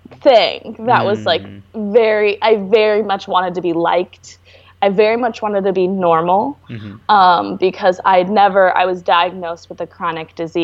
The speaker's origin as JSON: {"language": "English", "region": "Michigan", "country": "United States", "tie": "born or raised there", "said": "I grew up in the Midwest. A little bit about where I'm from, it's like a wealthier suburb of Detroit."}